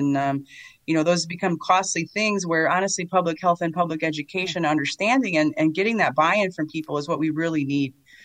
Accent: Oshkosh, Wisconsin, United States; And, you know, I come from Oshkosh, Winnebago County.

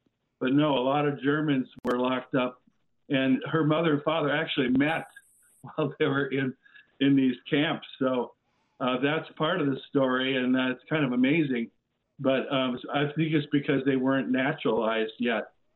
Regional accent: Neenah, Wisconsin, United States; also born or lived in California; now in Sturgeon Bay, United States; I'm basically from Nina, but I live in Sturgeon Bay right now. I lived in California, just south of San Francisco, for about the last 20-some years

